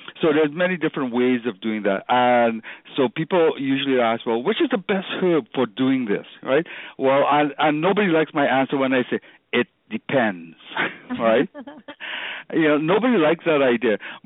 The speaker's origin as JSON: {"language": "English", "country": "Trinidad & Tobago", "tie": "born there", "said": "it's not because I'm of Chinese background. I mean, I was born in Trinidad"}